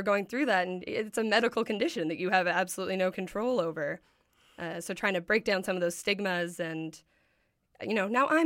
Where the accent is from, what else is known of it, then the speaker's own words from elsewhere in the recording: Ottawa, Ontario, Canada; now in Toronto, Canada; I'm originally from Ottawa, Ontario